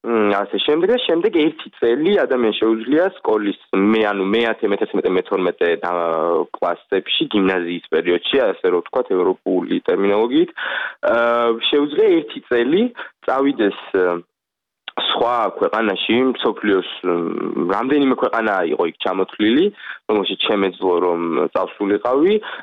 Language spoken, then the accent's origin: Georgian; Kakheti, Georgia; მე წარმოშობით კახელი ვარ